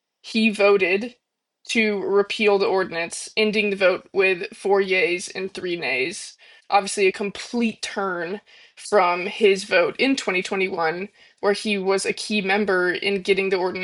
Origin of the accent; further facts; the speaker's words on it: South Carolina, United States; I was born in South Carolina. I've lived here my whole life, and I don't really have any intention to leave the state anytime soon.